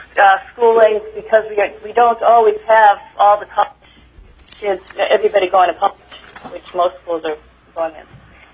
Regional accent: Seward, Alaska, United States; Hi, this is … I'm from Seward, Alaska.

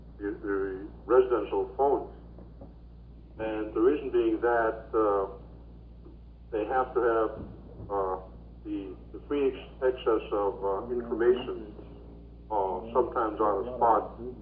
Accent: Tununak, Alaska, United States; now in Bethel, United States; I am originally from Tunuanik, but I'm now living in Bethel, working here.

